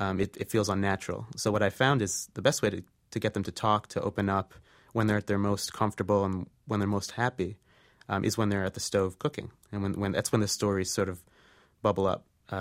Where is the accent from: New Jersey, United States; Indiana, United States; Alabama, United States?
New Jersey, United States; I'm basically a kid. I grew up in New Jersey. I didn't go on a plane till I was 19.